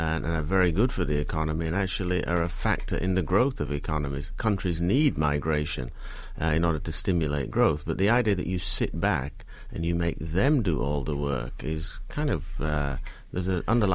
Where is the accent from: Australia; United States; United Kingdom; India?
United Kingdom; England; You know, the truth is I only realized I was English when I went to live in Scotland after I graduated. Until then, I'd assumed that I was British.